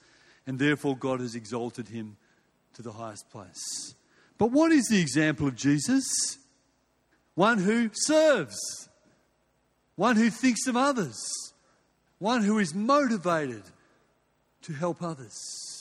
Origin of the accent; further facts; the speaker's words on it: Perth, Western Australia, Australia; So I'm a country boy way back then. And growing up in Perth in the late 60s and the early 70s